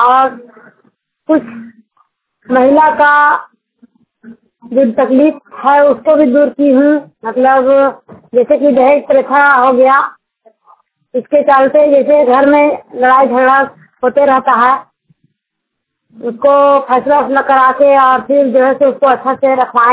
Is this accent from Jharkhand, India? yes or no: yes; Bishnugarh, Jharkhand, India; मैं विष्णुगढ़ से हूँ, विष्णुगढ़ हजारीबाग।